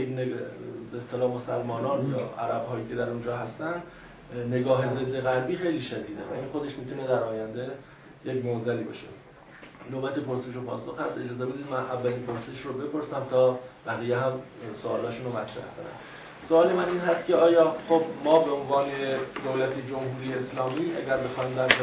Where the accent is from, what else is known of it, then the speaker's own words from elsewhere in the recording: Iran; گفتم البته من ایرانی هستم